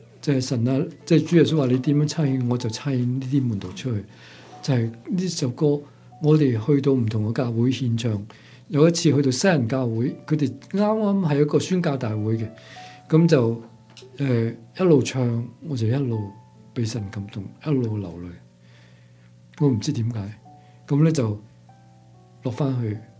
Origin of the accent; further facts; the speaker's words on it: Hong Kong; now in Canada; 俾我喺香港长大用英文读书啦，咁啊去到加拿大用英文学啦